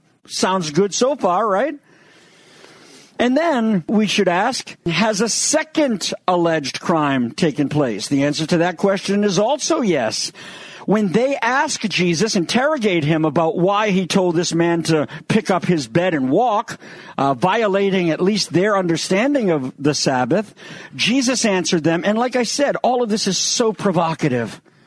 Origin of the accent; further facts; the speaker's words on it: United States; being a jaded American as I am, growing up on Perry Mason in Colombo